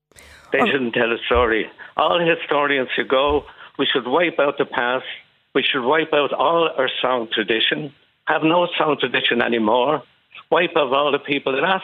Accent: Ireland; that I am an Irish rebel.

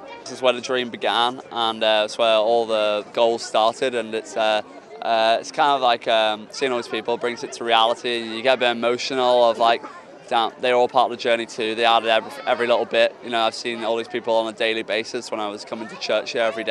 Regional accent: Northern Ireland, United Kingdom; I'm from County Armagh. The reason, because this town is actually on the border, right? But I went to school St Pat's in Armagh, so I'm an Armagh man.

